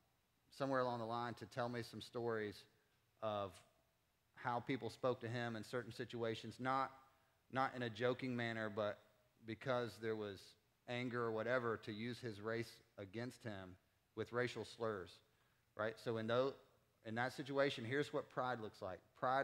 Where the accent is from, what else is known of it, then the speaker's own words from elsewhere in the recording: Winston-Salem, North Carolina, United States; And if that's very foreign to what I experienced growing up in Winston-Salem, that's okay.